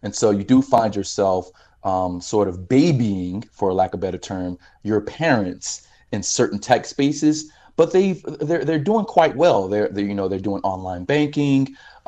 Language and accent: English; Florida, United States; also born or lived in Miami; I moved back to South Florida. It's home. I was born in Miami, raised in Palm Beach County.